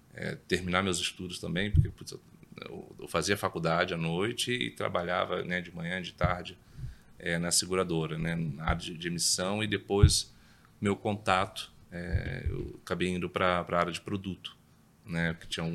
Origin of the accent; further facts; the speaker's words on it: São Gonçalo, Rio de Janeiro, Brazil; Eu sou de São Gonçalo.